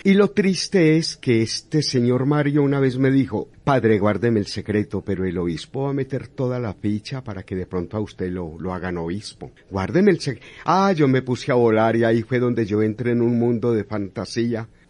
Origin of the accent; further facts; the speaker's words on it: Aranzazu, Caldas, Colombia; Yo soy campesino de Aranzazu.